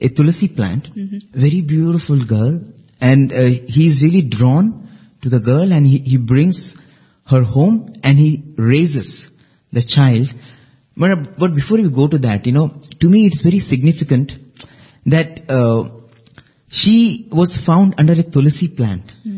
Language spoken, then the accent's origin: English; Odisha, India; In fact, I come from Orissa and I know, you know, they revere tulsi.